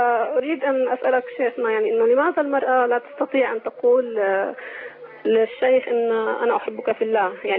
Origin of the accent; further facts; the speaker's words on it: Syria; نحن عندنا بالشام